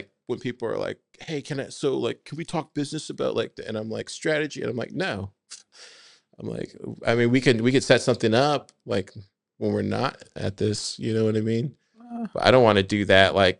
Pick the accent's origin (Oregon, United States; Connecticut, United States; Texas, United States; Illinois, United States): Texas, United States; Austin; Maybe just because I'm from Austin and it's always been like this.